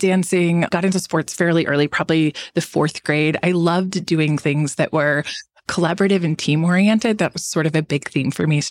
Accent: St. Louis, Missouri, United States; It wasn't like I had high exposure growing up in St. Louis to runway shows or anything like that.

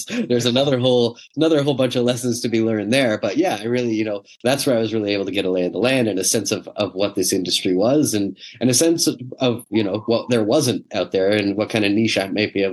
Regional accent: Quebec, Canada; now in Toronto, Canada; I'm originally from Quebec, and I moved to Toronto

